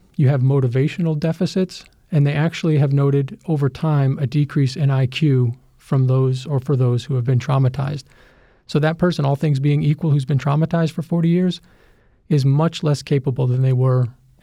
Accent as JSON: {"language": "English", "country": "United States", "said": "As an American"}